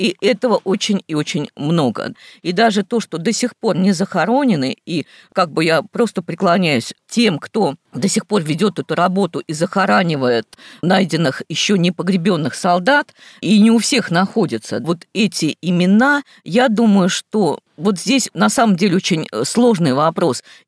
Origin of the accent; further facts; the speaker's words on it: Volgograd, Volgograd Oblast, Russia; born there; Да, я родилась в Волгограде.